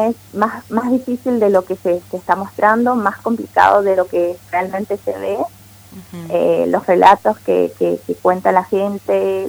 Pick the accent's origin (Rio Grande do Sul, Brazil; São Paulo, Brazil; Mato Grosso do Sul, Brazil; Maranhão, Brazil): Rio Grande do Sul, Brazil; Novo Hamburgo; Spanish is a second language; Yo soy oriunda de Novo Hamburgo, una de las ciudades planificadas.